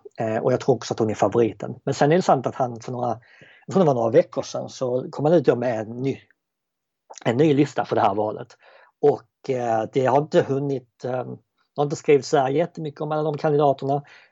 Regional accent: Sweden; Särskilt som svensk så kan man tycka att det här är det som sker just nu

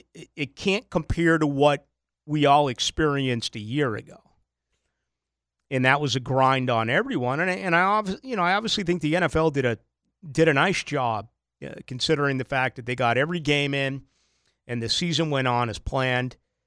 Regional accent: Boston, Massachusetts, United States; we got a lot of individuals like RJ from L.A., and I come from Boston.

